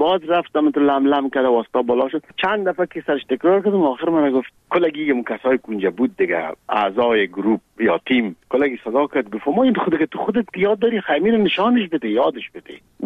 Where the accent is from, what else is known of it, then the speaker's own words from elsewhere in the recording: Kabul, Afghanistan; ما در کابل به دنیا آمدیم، در چهارده کابل. مکتب ابتدایی را در یک مکتب به نام غازی عبدالله خان تمام کردیم و بعدش لیسه عبیبیه